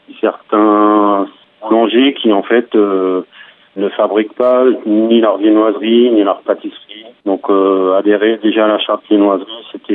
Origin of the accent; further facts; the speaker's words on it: Grand Est, France; Moi, je suis originaire de l'Aube, donc local.